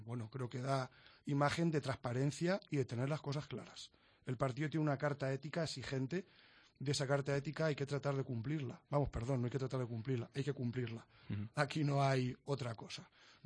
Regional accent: Albacete, Castilla-La Mancha, Spain; born there; soy nacido en Albacete.

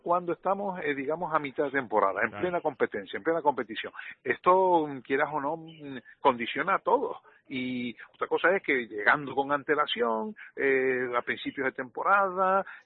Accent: Las Palmas, Canary Islands, Spain; moved away as an adult; yo cuando me vine de Las Palmas para acá, que tenía 19 años, nunca había salido de Las Palmas

